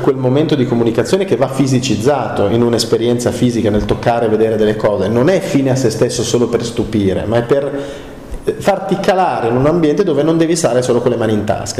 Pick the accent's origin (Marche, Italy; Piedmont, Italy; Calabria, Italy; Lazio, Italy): Piedmont, Italy; Turin; moved away as an adult; now in Milan, Italy; Io sono venuto a Milano nel 85 perché sono di Torino, sono emigrato qua